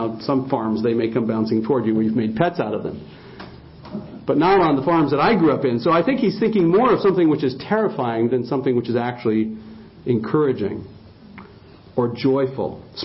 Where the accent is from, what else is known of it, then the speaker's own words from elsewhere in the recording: Colorado, United States; I grew up in Colorado, and I've been out here to Washington enough times that I have actually seen Mount Rainier.